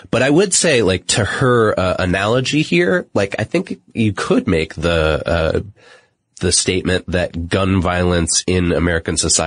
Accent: Pakistan; I'm from Pakistan, and I would like to assure you that acid burning is not socially acceptable there.

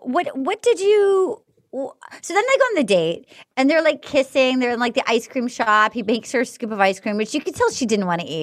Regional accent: New England, United States; But I don't open up a lot. So I get it. I'm from New England. My family didn't discuss feelings much.

